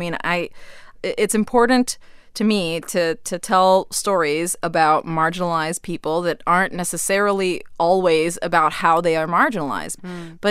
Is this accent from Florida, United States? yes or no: yes; Miami, Florida, United States; I grew up in Miami to a small Cuban family, and they, you know, I grew up in a religious household.